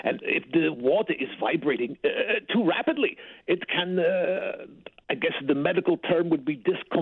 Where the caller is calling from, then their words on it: Hesperia, California, United States; I'm in Hesperia, California.